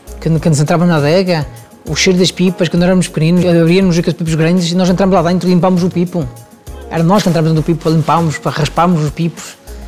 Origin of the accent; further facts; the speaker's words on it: Switzerland; now in Portugal; Eu venho da Suíça ainda muito jovem. Chego a Portugal